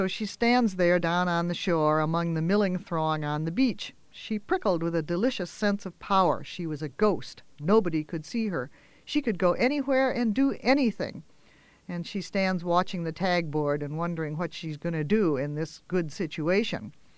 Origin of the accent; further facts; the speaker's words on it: Turtle Township, Wisconsin, United States; So here I was in the house I grew up in Turtle Township in Rock County, Wisconsin, in an area that I knew as well as, well as the inside of my own mouth.